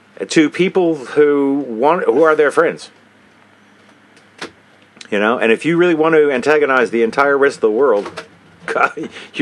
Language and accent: English; Australia; I'm Australian, too.